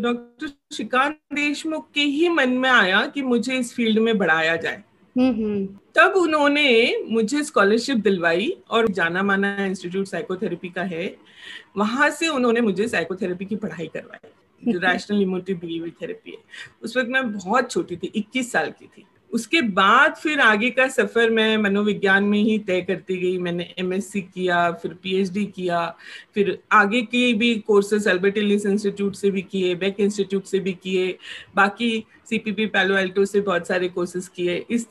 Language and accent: Hindi; Amravati, Maharashtra, India; तो मैं अमरावती से हूँ, महाराष्ट्र से